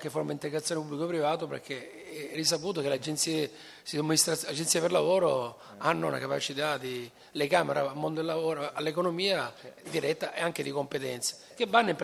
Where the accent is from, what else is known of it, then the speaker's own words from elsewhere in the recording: Sicily, Italy; Io vengo dalla Sicilia, io sono fino a qualche mese fa dalla Sicilia